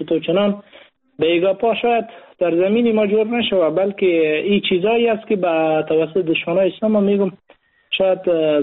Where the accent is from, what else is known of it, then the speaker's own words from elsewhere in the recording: Afghanistan; ما به عنوان یک مسلمان، به عنوان یک افغان